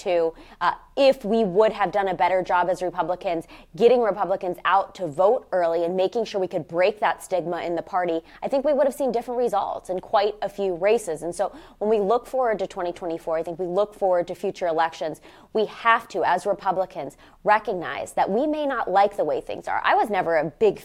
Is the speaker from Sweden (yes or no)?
no; Ohio, United States; I'm from Northeast Ohio.